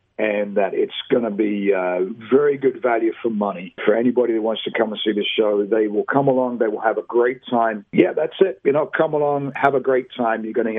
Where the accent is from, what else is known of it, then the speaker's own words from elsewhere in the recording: England, United Kingdom; I'm originally from England, so it's easy for me to keep up an English accent